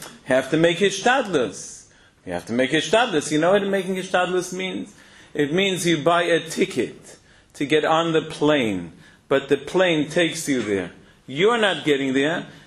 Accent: New York, United States; In some places, I come from New York, that's also like that.

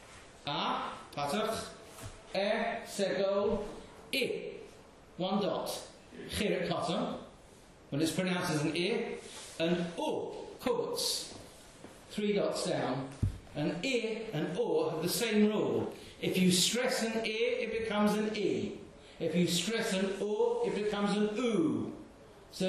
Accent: England, United Kingdom; except for the fact that we English, not to do with Ashkenazim or Sephardim, it's to do with being English.

